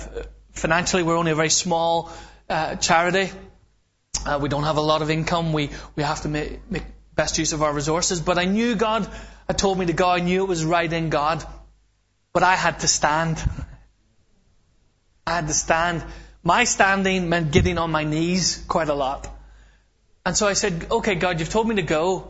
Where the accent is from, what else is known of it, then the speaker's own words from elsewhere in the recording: Belfast, Northern Ireland, United Kingdom; As a Protestant brought up in Belfast